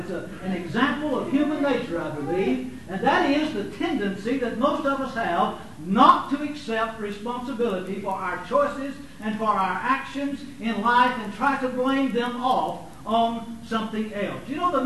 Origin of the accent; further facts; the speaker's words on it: Arkansas, United States; I was raised, and I always say I was raised down in Arkansas